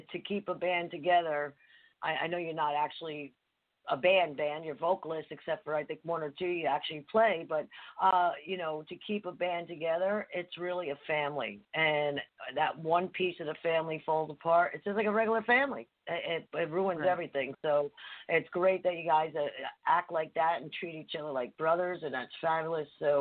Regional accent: Harrison, New Jersey, United States; One of them is actually from the town where I grew up in Harrison, New Jersey

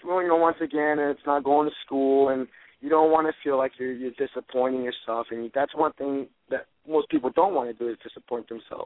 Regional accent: Idaho, United States; also born or lived in Mexico / California; now in New Hampshire, United States; Mexico, and I live in New Hampshire, and I grew up in Idaho.

